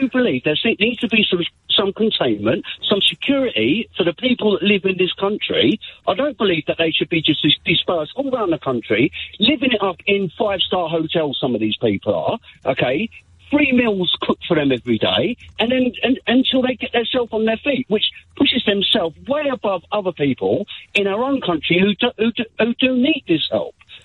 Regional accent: East of England, United Kingdom; I'm from Essex, and I've got a young family as well.

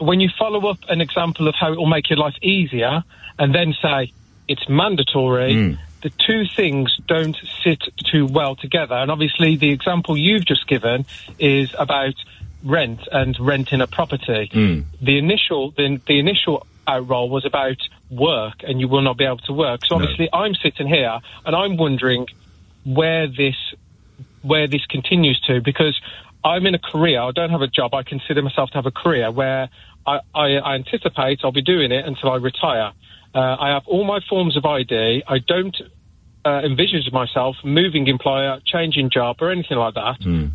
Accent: United Kingdom; born there; In terms of, as a British citizen here, born here, I have my passport, I have my driving licence, my birth certificate and my national insurance number.

